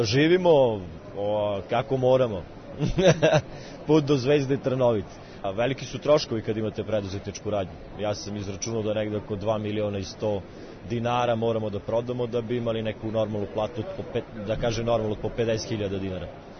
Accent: Kruševac, Šumadija and Western Serbia, Serbia; Ne, nisam. Ja sam iz Kruševca.

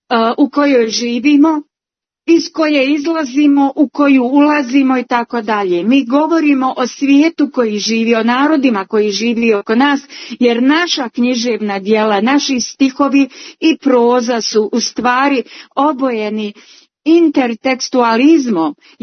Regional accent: Bosnia & Herzegovina; zemlje iz koje ja dolazim, to je iz Bosne i Hercegovine.

